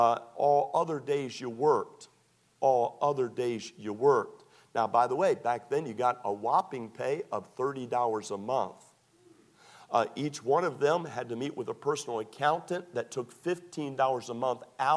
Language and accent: English; Northeastern United States, United States; Can I say that never enjoyed the shoveling the snow when I was raised in the Northeast